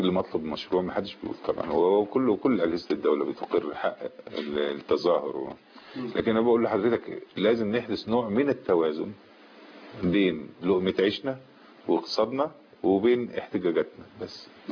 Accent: Egypt

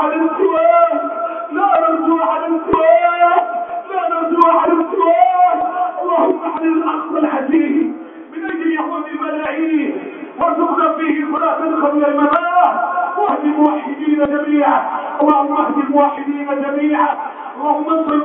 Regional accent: Egypt; اللهم احفظ بلدنا مصر،

